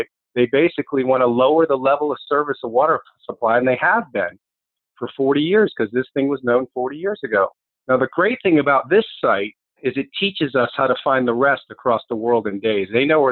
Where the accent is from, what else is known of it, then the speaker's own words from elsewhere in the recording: Florida, United States; now in Fort Myers, United States; I'm a Floridian from South Florida, but I live in West Florida, Fort Myers